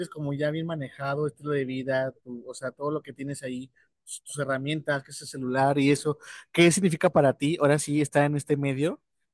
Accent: León, Guanajuato, Mexico; Acá somos de León, Guanajuato, del Bajío.

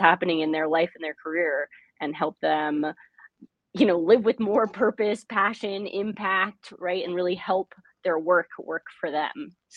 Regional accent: California, United States; I grew up in the Bay Area of California

